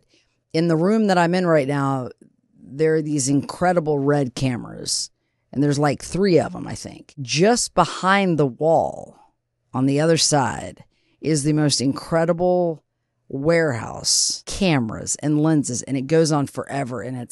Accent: Lexington, Kentucky, United States; born there; So I was born in Kentucky, Lexington, Kentucky. I'm the youngest of four.

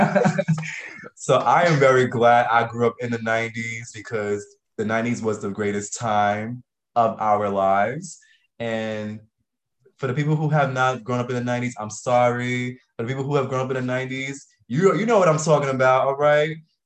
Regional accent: New York, United States; And growing up in New York, we had some of the greatest musical talents from hip hop, R&B, pop, all genres.

